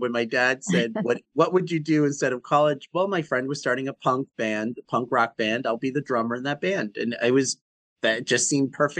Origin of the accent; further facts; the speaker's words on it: Boston, Massachusetts, United States; where I was born and raised in Boston. I'm a Bostonian through and through.